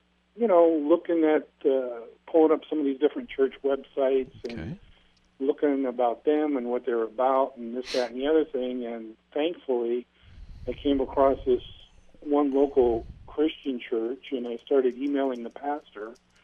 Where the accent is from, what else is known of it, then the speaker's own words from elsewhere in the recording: Torrance, California, United States; Well, I grew up in Torrance, which is like a mile and a half from the … country, you know? And, you know, in high school I was a beach guy.